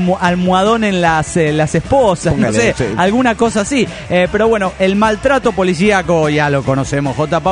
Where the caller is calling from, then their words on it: Bilbao, Basque Country, Spain; Aquí en el Euskadi.